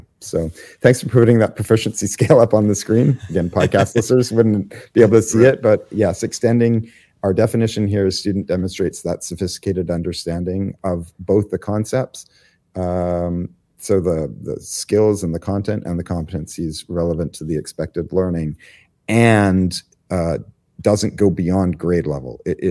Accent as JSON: {"language": "English", "region": "British Columbia", "country": "Canada", "tie": "born or raised there", "said": "So I grew up on the North Shore and all of the BC mountains, whether that was hiking or skiing or camping or canoeing, whitewater kayaking, all that kind of stuff."}